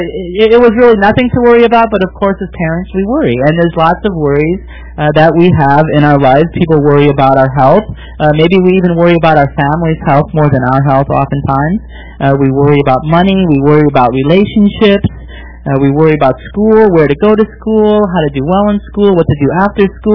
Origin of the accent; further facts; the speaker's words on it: Milwaukee, Wisconsin, United States; Now, as a kid, I grew up in Wisconsin, in Milwaukee.